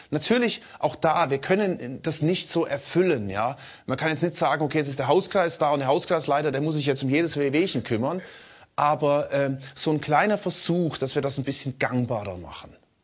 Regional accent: Germany; Und wir als Deutsche machen uns hier wieder zum Weltenrichter.

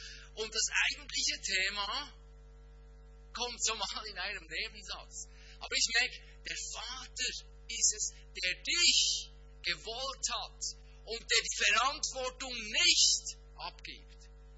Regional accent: Bern, Switzerland; ich komme aus der Landwirtschaft ursprünglich, im Emmental, ich weiß, wie das funktioniert

